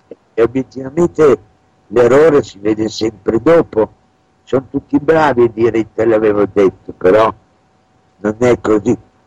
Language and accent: Italian; Bologna, Emilia-Romagna, Italy; Io sono bolognese